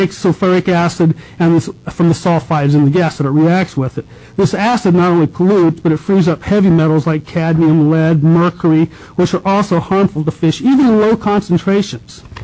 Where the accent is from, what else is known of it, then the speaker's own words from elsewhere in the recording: Alaska, United States; I'm from the Susitna Valley, north of Wasilla. I was born in the territory, longtime resident.